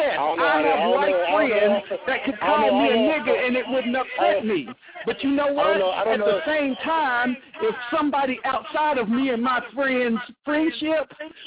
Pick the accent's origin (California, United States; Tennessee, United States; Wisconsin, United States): Tennessee, United States; You forget I grew up in East Tennessee, went to an all-white high school.